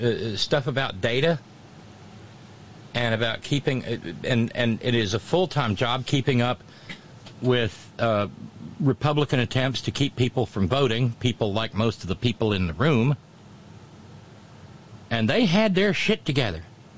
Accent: the South, United States; Oh God, there's so much wrong with the South. And I can say that as a Southerner.

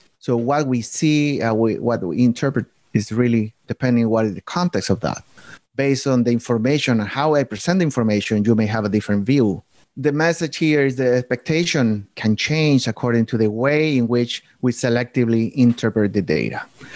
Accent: southern Chile, Chile; accent: Southern Chilean; English is a second language; You will see my accent is from Southern Chile, if you're not familiar with that.

